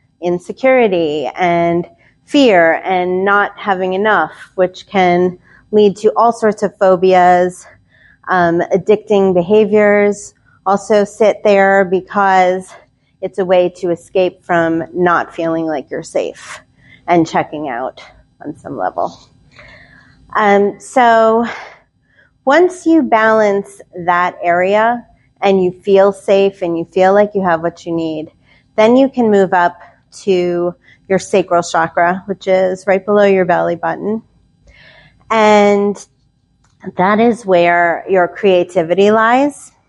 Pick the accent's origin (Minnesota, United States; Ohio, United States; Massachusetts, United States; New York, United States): New York, United States; I'm from New York, a hypnotherapist here.